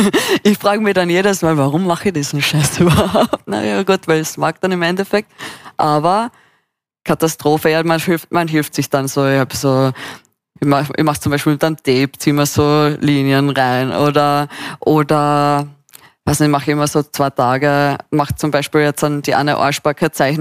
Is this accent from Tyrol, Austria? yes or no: no; Carinthia, Austria; now in Vienna, Austria; Nein, ich bin eigentlich aus Kärnten, also so südlich von Österreich. Ich bin dann nach Wien gekommen vor ca. 6 Jahren.